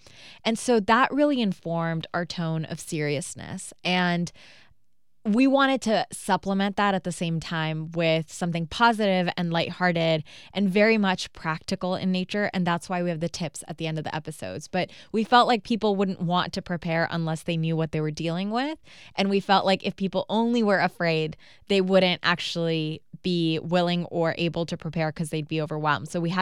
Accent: Pakistan; I grew up in Pakistan, which is also earthquake country

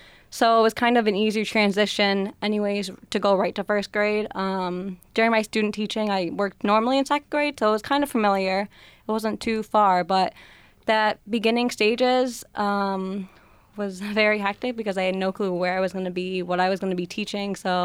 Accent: Greece, New York, United States; I grew up in Greece, and then I moved to Ronicoy.

